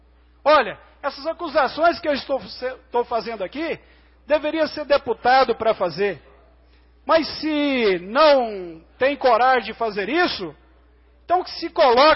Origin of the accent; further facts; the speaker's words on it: Anápolis, Goiás, Brazil; quando eu falo que eu sou de Anápolis